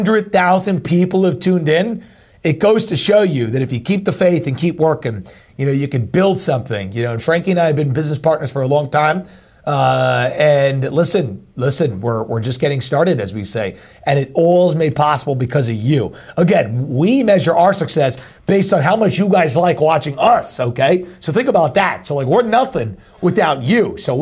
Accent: Long Island, New York, United States; we had been to parties really for years growing up on Long Island.

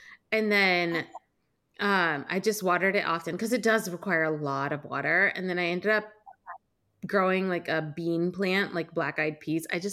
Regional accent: Bloomfield, New Jersey, United States; I grew up in Bloomfield, which is a very Italian place. Like all my neighbors were Italian. They filmed The Sopranos in my town.

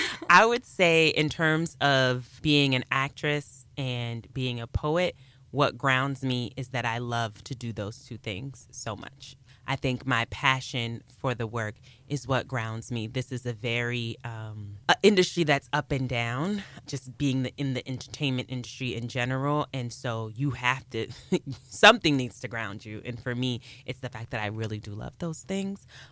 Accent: Harlem, New York, United States; I'm from Harlem, New York, but I live just outside of Philly.

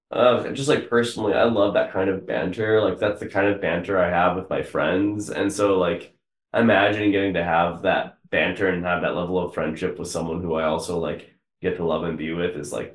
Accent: Texas, United States; we can also talk about the Texas authenticity and that representation, since we're both Texan.

